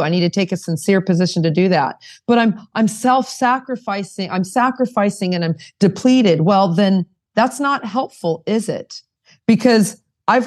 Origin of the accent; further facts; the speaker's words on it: Toronto, Ontario, Canada; I'm in Luxembourg right now. If anybody doesn't know, Google where that is. I'm from Toronto, Canada